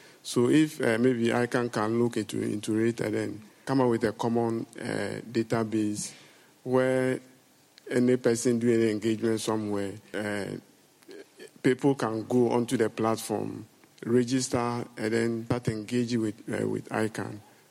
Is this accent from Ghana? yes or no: yes; Ghana; I'm from Ghana.